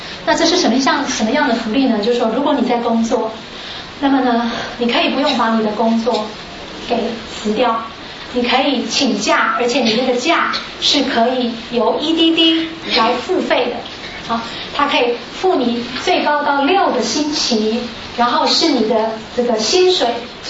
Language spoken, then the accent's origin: Chinese; China; 我们说我们中国人不提到这个四跟十这两个字啊